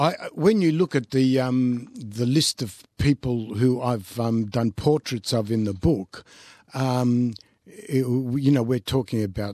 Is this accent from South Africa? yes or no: no; Katerini, Central Macedonia, Greece; I grew up in Katerini, you know, so it's from the Macedonian area of Greece, you know.